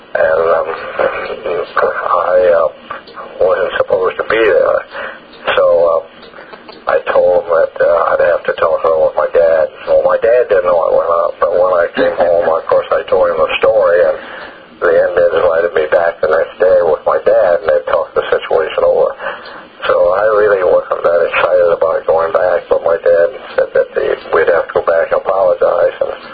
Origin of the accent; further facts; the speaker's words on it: Barberton, Ohio, United States; also born or lived in Zanesville; Well, I was born in Zanesville, Ohio, like you said, and then we moved to Barberton during the Second World War.